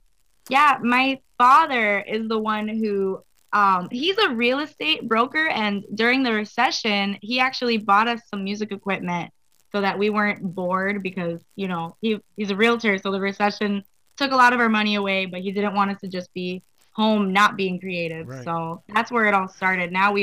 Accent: Tampa, Florida, United States; now in Miami, United States; right now I'm living in Miami, but I'm originally from Tampa.

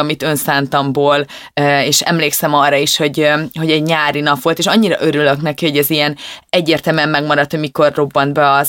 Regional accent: Szabolcs-Szatmár-Bereg, Hungary; Nagyon sokat nyaraltunk egy nyírségi kisfaluban, én onnan származom.

